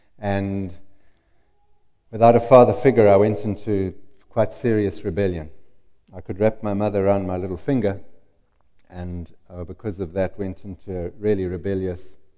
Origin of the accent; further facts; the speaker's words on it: Zimbabwe; born there; I was born in Zimbabwe. My father opened up a virgin farm out of virgin bush in 1948.